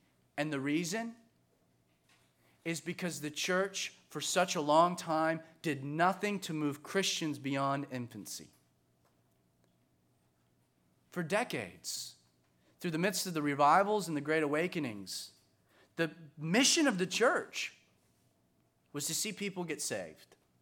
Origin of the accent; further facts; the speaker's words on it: the South, United States; There are some of us that know a lot of things, especially growing up in the South, about Jesus.